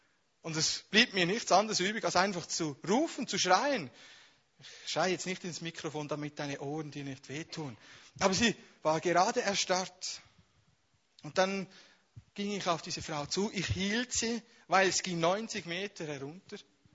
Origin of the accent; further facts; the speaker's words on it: Switzerland; Und die Furcht ist eines der stärksten Probleme, die wir als Schweizer haben.